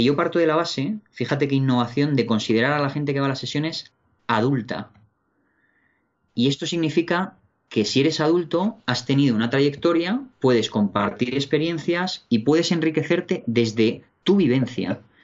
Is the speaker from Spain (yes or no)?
yes; Madrid, Community of Madrid, Spain; Yo soy de Madrid, aunque ya uno pierde su lugar de origen cuando viaja tanto